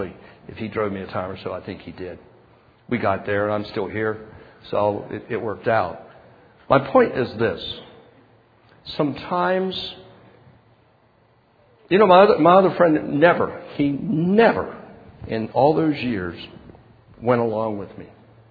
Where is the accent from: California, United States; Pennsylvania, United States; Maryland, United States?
Maryland, United States; In my grown-up years, I came from Washington County, Maryland.